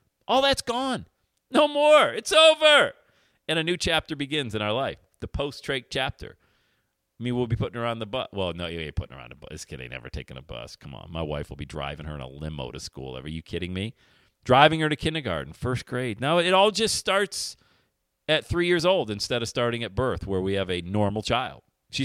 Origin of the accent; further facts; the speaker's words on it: Bradford, Pennsylvania, United States; also born or lived in Loveland, Ohio; my hometown of Bradford, PA, my adopted hometown of Loveland, Ohio